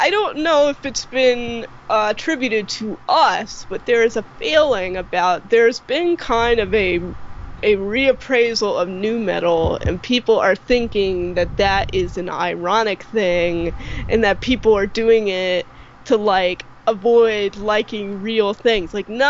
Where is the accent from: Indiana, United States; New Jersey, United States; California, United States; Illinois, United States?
New Jersey, United States; And I didn't realize it was funny until I moved away from New Jersey.